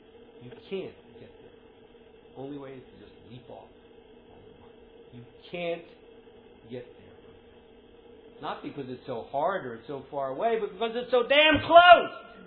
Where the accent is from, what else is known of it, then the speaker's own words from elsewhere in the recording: Philadelphia, Pennsylvania, United States; There's a man, I'm from Philadelphia, I think you said that, huh?